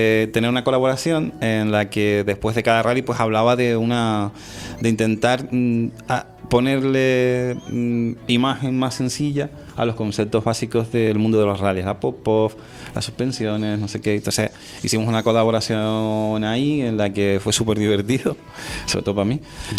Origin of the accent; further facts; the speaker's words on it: Tejina, Canary Islands, Spain; para que vean que hasta si yo, que soy de Tejina, lo sé hacer.